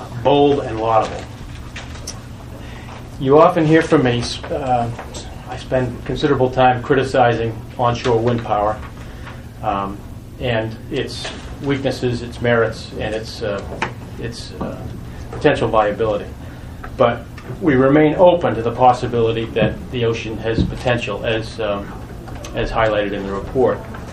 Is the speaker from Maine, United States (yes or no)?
yes; Saco, Maine, United States; I'm from Saco.